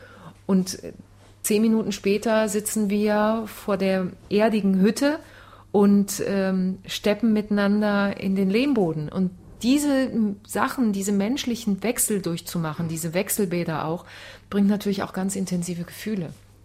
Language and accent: German; Argentina; German is a second language; Denn man muss sich vorstellen, wir sind Argentinier, wir sind Künstler und wir müssen einfach alle alles können.